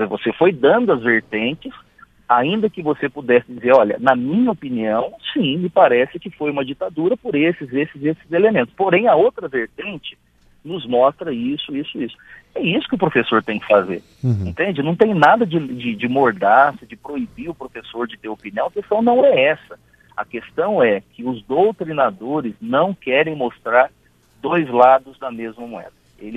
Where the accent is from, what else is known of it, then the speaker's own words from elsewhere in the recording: São Paulo, Brazil; Agora, por exemplo, eu sou de São Paulo, ontem nós celebramos em São Paulo um feriado